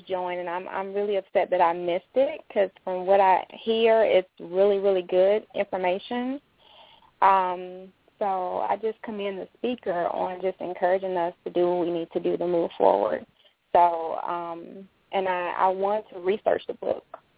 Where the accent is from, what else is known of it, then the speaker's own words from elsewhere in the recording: St. Louis, Missouri, United States; I'm St. Louis.